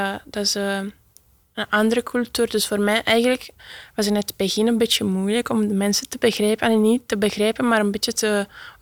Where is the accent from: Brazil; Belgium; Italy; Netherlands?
Italy; Dutch is a second language; Ik kom uit Italië en ik studeer hier in Encora in Talbot.